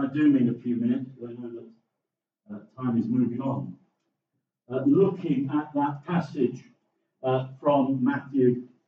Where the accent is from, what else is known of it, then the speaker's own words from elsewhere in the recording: England, United Kingdom; now in Wales; I'm an Englishman in Wales.